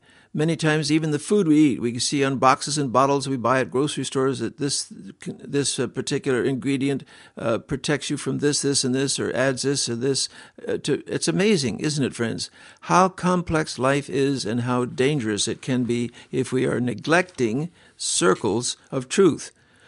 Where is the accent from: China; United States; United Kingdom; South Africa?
China; I was raised in China as a boy.